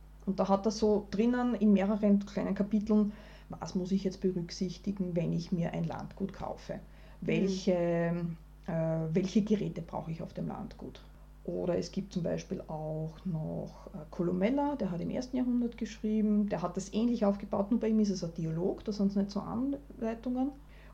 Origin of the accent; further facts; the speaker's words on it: Austria; wie groß die Bauernhöfe bei uns in Österreich sind